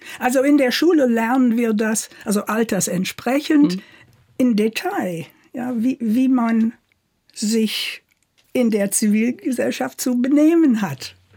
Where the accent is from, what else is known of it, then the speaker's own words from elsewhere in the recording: Northern United States, United States; German is a second language; now in Germany; ich bin 44 geboren, ich habe das ja alles noch erlebt. Ich kann zurückdenken an Sachen, wo ich aufgewachsen bin, im Norden, nicht im Süden.